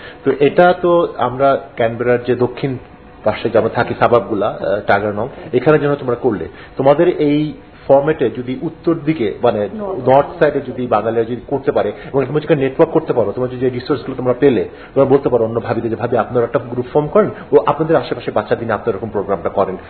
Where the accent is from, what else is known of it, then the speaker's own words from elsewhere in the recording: Bangladesh; আমরা বাংলাদেশি